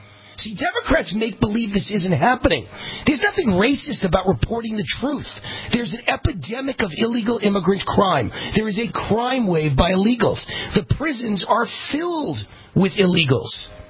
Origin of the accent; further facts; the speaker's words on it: Nevada, United States; And this was in Nevada, my home state.